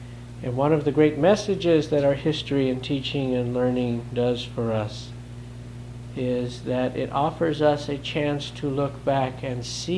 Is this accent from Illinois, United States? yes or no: no; Tacoma, Washington, United States; I'm from Tacoma.